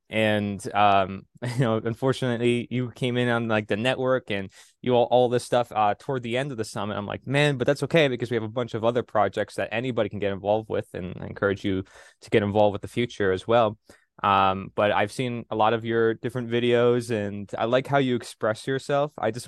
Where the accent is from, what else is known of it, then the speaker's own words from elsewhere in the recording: Pennsylvania, United States; And I met a lot of them in Philadelphia because I'm from Pennsylvania.